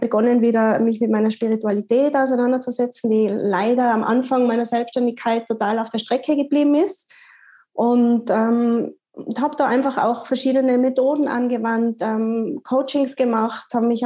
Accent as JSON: {"language": "German", "region": "Tyrol", "country": "Austria", "said": "Ich komme aus Tirol, Österreich"}